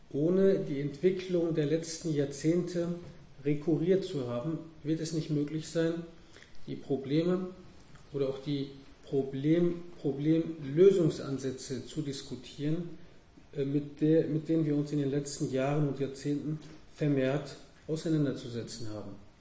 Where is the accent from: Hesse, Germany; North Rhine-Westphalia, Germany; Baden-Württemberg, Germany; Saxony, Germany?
North Rhine-Westphalia, Germany; Oberhausen; meine Heimatstadt Oberhausen